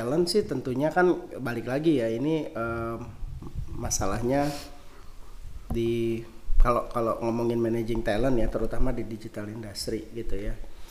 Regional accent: West Java, Indonesia; Ya, mungkin kalau saya kebetulan orang Sunda, ngomongin F suka susah ya

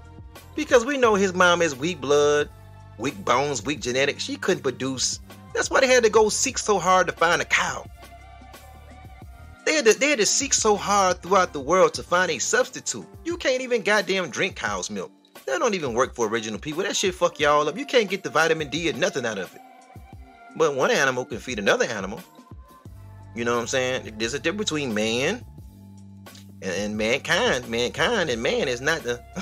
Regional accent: Michigan, United States; And I'm like, beloved, I'm from Michigan.

